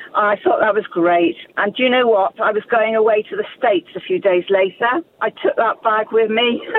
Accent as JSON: {"language": "English", "town": "Penarth", "region": "Wales", "country": "United Kingdom", "tie": "born or raised there", "said": "Yes, born and bred in Penarth. It was a great time of my life."}